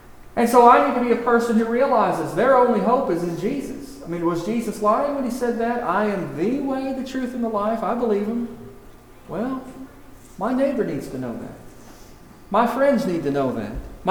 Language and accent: English; Texas, United States; also born or lived in Illinois; I was born in Illinois when I was real young. My father worked at U.S. Steel, so got our family down to Texas.